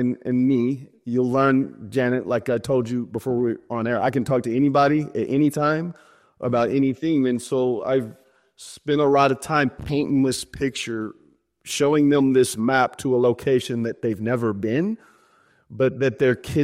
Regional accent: Sweetwater, Texas, United States; When I grew up in Sweetwater, Texas.

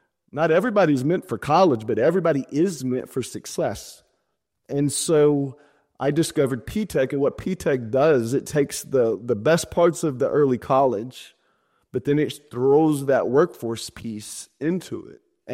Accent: Sweetwater, Texas, United States; When I grew up in Sweetwater, Texas.

